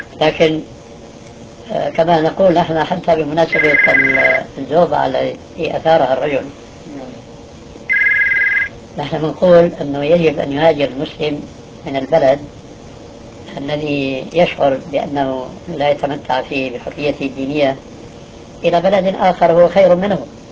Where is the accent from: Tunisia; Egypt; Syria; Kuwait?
Syria; moved away as an adult; now in Saudi Arabia; وهذا كما يقولون عندنا في الشام وش الضيف. فقنعت بالهجرة هنا رغم أني لقيت في أول الأمر ما تعلمون